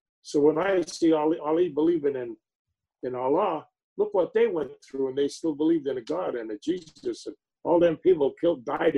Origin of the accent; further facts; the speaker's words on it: Ireland; you're Irish, I'm Irish, and you have a big sports hero over there, McGregor.